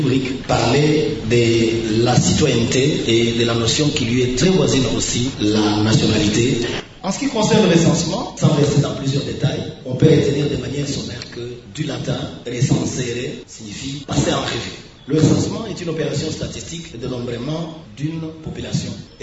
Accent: DR Congo; chez nous en RDC

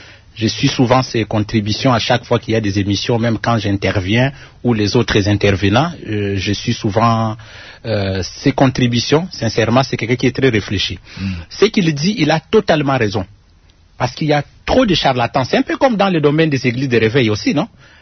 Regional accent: DR Congo; nous donne les droits, nous, en tant que Congolais, d'aider la nation avec notre expertise

